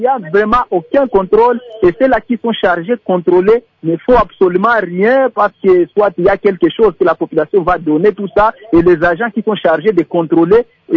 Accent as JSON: {"language": "French", "town": "Bukavu", "region": "South Kivu", "country": "DR Congo", "said": "pour le cas d'éboulement ici chez nous à Bukavu"}